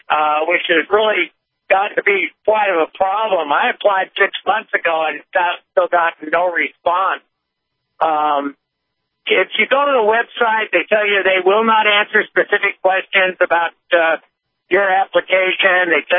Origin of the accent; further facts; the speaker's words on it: Arizona, United States; You know, I'm from Arizona, and you can be a citizen of another state.